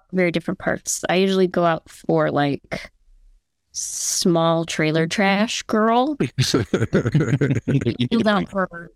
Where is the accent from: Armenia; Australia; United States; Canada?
United States; Atlanta, Georgia; All the rock star guys were like from New York and Scotland, and I was from Atlanta.